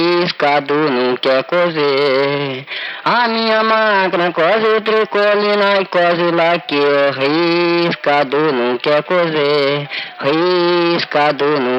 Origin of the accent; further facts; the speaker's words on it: Minas Gerais, Brazil; born there; also born or lived in Alegre; Não, eu sou nascido em Minas.